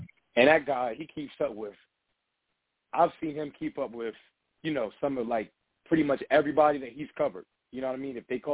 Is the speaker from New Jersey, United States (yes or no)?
yes; Camden, New Jersey, United States; I'm from Camden myself, so, you know.